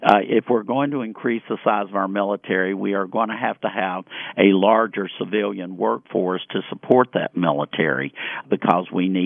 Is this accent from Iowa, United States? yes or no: no; North Carolina, United States; from my home state of North Carolina